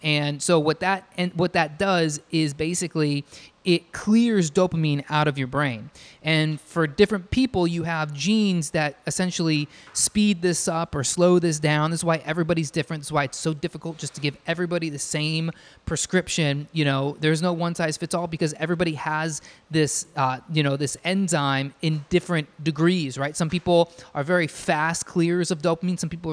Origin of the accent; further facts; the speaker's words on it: Arizona, United States; I grew up in Arizona, we ate so much Taco Bell.